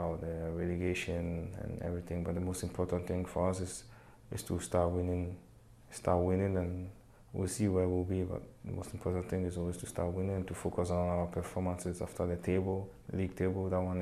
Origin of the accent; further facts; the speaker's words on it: Marseille, Provence-Alpes-Côte d'Azur, France; So I knew Drogba when he was in Marseille, and because I come from Marseille as well, so I knew him when he was in Marseille